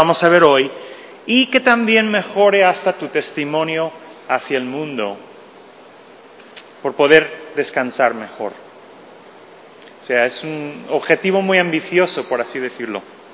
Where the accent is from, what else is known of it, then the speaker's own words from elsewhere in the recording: California, United States; Al menos yo soy de California y no tenemos cielos como estos de aquí.